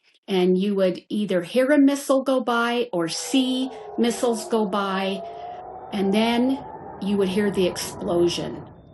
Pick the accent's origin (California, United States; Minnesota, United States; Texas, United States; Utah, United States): Utah, United States; Lehi; I'm from Lehigh, Utah.